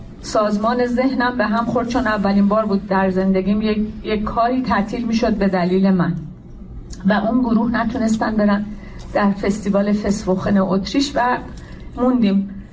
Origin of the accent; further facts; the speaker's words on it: Iran; moved away as an adult; now in Paris, France; من 1 سال و یه خورده از ایران اومدم بیرون، فعلا در پاریس ساکن هستم